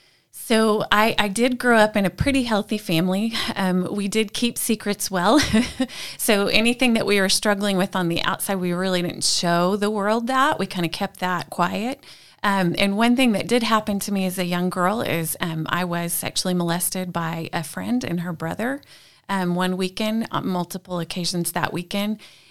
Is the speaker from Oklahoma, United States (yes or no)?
yes; Edmond, Oklahoma, United States; Well, I'm from Edmond, Oklahoma, so a little suburb outside of Oklahoma City. And I grew up in the church, had a dad that was a deacon, mom that was in the choir